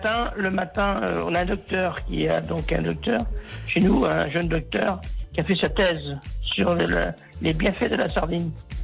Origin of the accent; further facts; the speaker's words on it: Saint-Gilles, Pays de la Loire, France; C'est tout tourne chez nous, à Saint-Gilles. Tout tourne autour de la sardine.